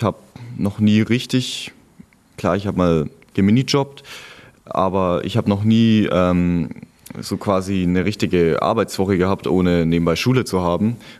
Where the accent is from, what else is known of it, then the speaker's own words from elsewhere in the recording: Frankfurt, Hesse, Germany; born there; now in Nuremberg, Germany; Ich bin gebürtiger Frankfurter, lebt schon seit 17 Jahren aber, oder 16, weil ich war ja ein Jahr jetzt weg, im Frankenland in Nürnberg.